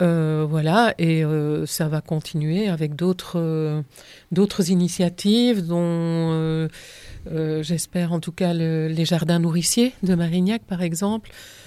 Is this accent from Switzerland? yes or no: no; Flanders, Belgium; Et quand on est arrivé en Ardennes, parce que moi, je suis flamande d'origine